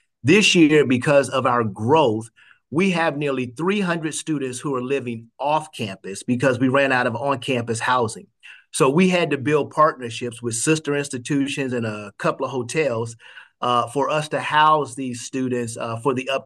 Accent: Washington, D.C., District of Columbia, United States; 40 states, 32 countries, and of course, my hometown, Washington, D.C.

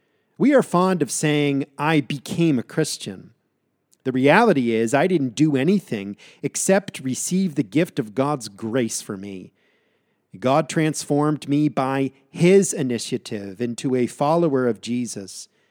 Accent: Massachusetts, United States; When I was a young man, a boy, growing up in the United States, in Massachusetts, I was severely lacking in confidence.

